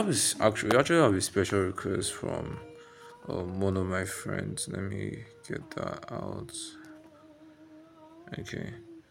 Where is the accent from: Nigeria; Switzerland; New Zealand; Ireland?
Nigeria; Okay, I'm Nigerian, bro. You can't blame me.